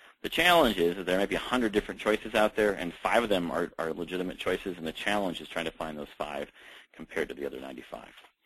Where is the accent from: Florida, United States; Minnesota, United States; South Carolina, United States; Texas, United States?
Minnesota, United States; Minneapolis; like a citywide forum in Minneapolis where we have over 1,200 people who talk politics every day in my hometown.